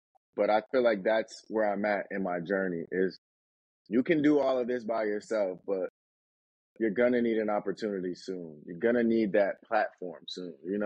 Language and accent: English; New Jersey, United States; I'm from Jersey, you know, like if we can pack out 300 to 500 people in Jersey